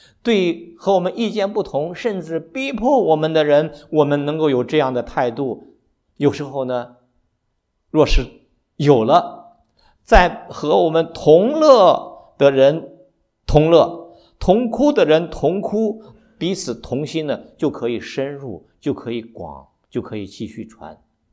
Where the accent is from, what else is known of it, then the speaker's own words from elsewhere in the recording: Shaanxi, China; accent: Shaanxi; 我们陕西话来讲，眼睛就长哪儿去了？